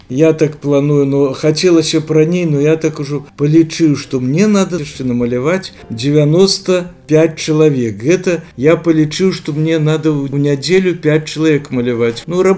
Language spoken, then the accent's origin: Russian; Belarus; Вот визитка, что я с Беларуси